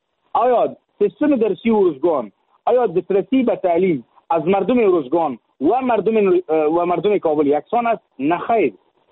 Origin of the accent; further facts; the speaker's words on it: Jalalabad, Nangarhar, Afghanistan; ما خودم در از جلال آباد هستم، در جلال آباد کار میکنم